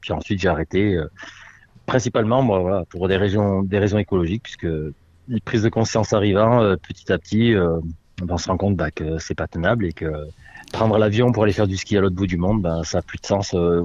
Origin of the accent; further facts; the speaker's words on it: Provence-Alpes-Côte d'Azur, France; born there; en 1968, je suis né dans le Champsaur, dans les Hautes-Alpes.